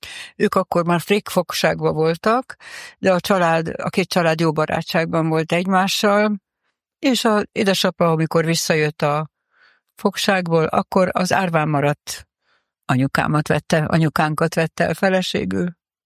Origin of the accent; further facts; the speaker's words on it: Szentes, Csongrád-Csanád, Hungary; born there; szentesi születésű vagyok, az egész család, édesanyám, édesapám, mind több emberöltőre visszamenően szentesiek